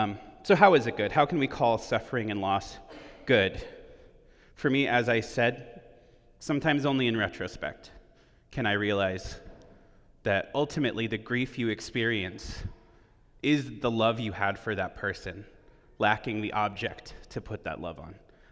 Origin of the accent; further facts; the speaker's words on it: United States; I think it's especially important for us as American Christians to be confronted with this idea of grief, because I feel like in the West, in the United States in particular, we really have an anemic grief process.